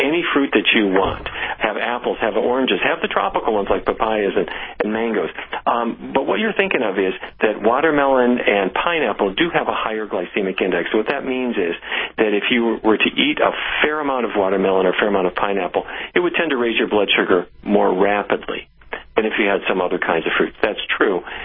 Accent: Fargo, North Dakota, United States; You know, I grew up in Fargo, North Dakota.

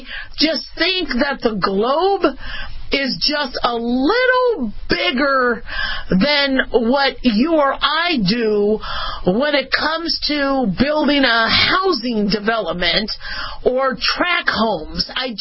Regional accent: Phoenix, Arizona, United States; also born or lived in Los Angeles, United States; Remember, I was born in L.A., so, you know, would see rain. And then when I grew up in Phoenix, it was just, you know, you saw a lot of suns.

